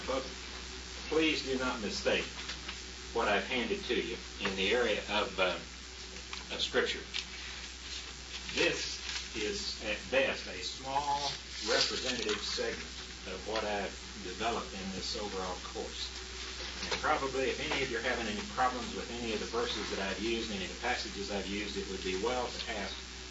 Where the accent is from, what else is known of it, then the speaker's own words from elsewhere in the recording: Norman, Oklahoma, United States; from Norman.